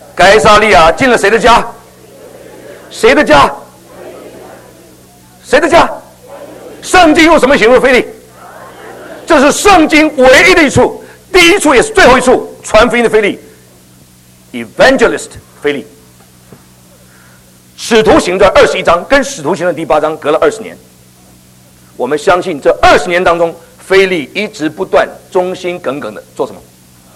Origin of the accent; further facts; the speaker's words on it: Guangdong, China; 我差点把他宰掉，因为我广东人呢。